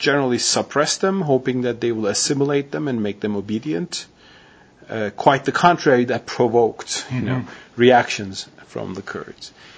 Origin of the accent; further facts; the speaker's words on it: Turkey; I mean, I'm from Turkey.